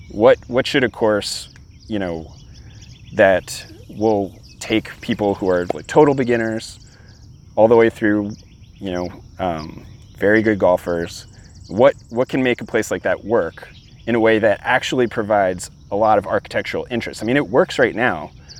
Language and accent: English; Arlington, Virginia, United States; I grew up in Arlington, Virginia.